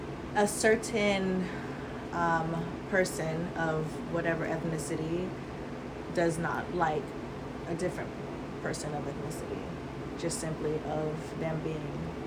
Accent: Hawaii, United States; also born or lived in North Carolina; Hawaii and North Carolina.

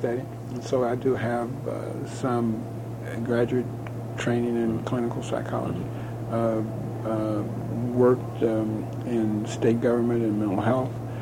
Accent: Chicago, Illinois, United States; now in Tacoma, United States; I'm 51 years old. I was born in Chicago, came up in a labor family of organizers, UAW, mine mill and smelter workers.

